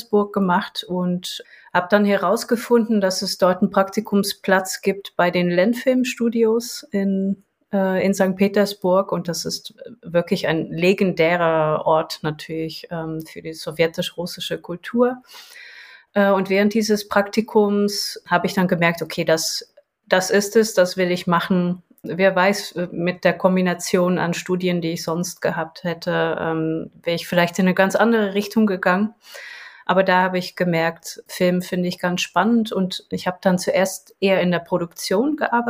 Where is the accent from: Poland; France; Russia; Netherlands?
Netherlands; Ich bin in den Niederlanden groß geworden und aufgewachsen.